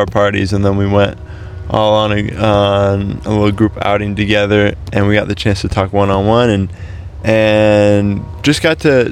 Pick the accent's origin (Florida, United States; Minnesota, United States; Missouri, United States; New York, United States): Missouri, United States; St. Louis; so I'm from St. Louis, Missouri.